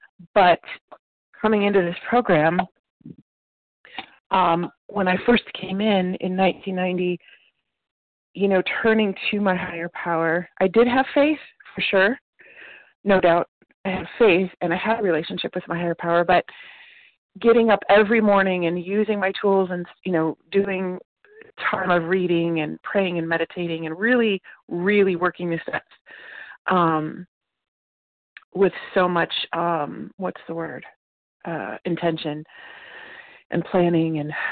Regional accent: Akron, Ohio, United States; but I'm actually from Akron, Ohio

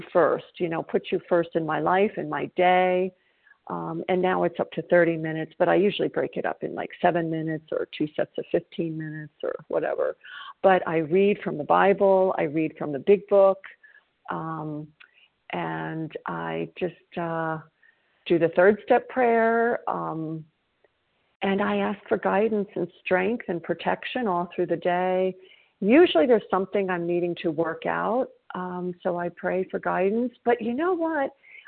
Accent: Toronto, Ontario, Canada

